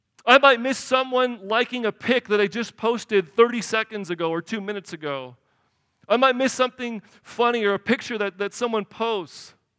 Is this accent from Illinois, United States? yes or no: yes; Chicago, Illinois, United States; Come on, the deep dish. I'm from Chicago.